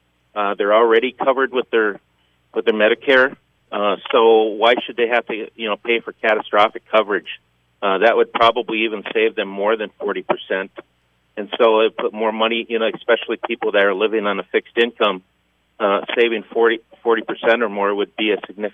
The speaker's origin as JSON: {"language": "English", "town": "Hancock", "region": "Michigan", "country": "United States", "also_born_or_lived": "Marquette", "said": "Well, I'm from Hancock. My wife and I have two children. We lived up in Hancock, I think, for 23 years now. Prior to that, we lived in Marquette."}